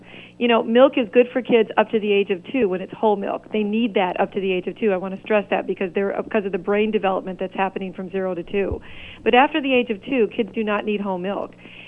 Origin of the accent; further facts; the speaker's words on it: the North, United States; I don't know if you, and I'm from the North, we say pop in the North, but so for all those Northerners listen, it's pop.